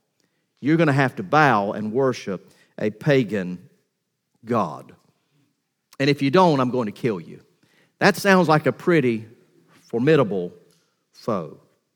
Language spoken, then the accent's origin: English; Valdosta, Georgia, United States; I was raised in Valdosta, Georgia